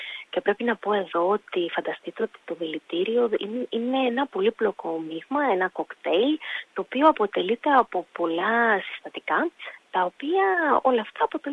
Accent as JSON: {"language": "Greek", "country": "Greece", "also_born_or_lived": "Ireland", "moved": "as an adult", "lives_now": "Australia", "said": "Είμαι από την Ελλάδα."}